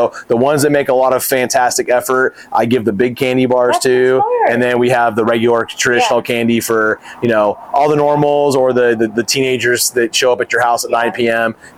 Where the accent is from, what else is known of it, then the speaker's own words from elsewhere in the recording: Sacramento, California, United States; Yeah, so I grew up in Sacramento. That's where I'm, that was home base for us